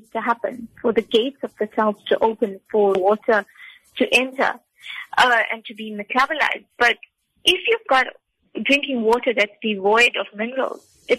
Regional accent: India; Look, I'm Indian, and I need curry.

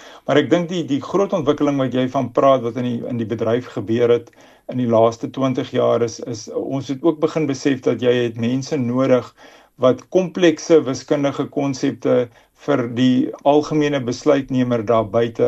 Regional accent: Swellendam, Western Cape, South Africa; also born or lived in Johannesburg; ek het op die platteland groot geword my hele lewe. Ek is gebore in Johannesburg, maar nie baie lank daar gewoon nie. My ouers het gereis. Ons op Swellendam het ek 'n gedeelte van my laerskoolloopbaan voltooi

